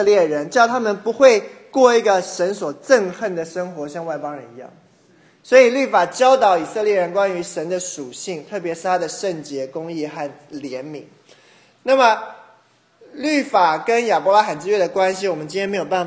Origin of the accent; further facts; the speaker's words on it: China; 原来像我们是中国人，我们不是犹太人